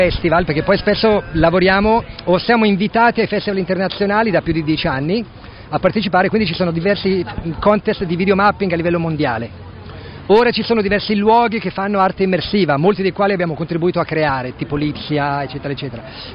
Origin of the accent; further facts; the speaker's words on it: Lombardy, Italy; now in Florence, Italy; Io sto a Firenze, sì, sì. Io parto, io sono del Lago di Como.